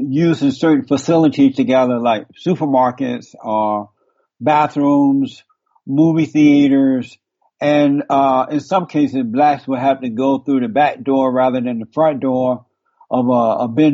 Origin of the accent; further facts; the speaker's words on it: Alabama, United States; I was born in Alabama on a plantation down near Montgomery, Alabama, more closer to Tuskegee, Alabama. And I grew up under the Jim Crow laws.